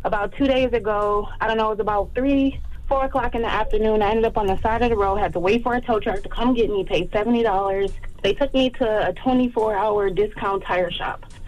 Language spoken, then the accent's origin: English; Detroit, Michigan, United States; now in Houston, United States; Well, first of all, I'm from Detroit. Shout out to Detroit, but I live in Houston now.